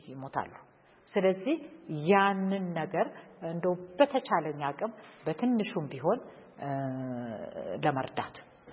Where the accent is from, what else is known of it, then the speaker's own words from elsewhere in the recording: Addis Ababa, Ethiopia; born there; እኔ አዲስ አበባ ስለተወለድኩ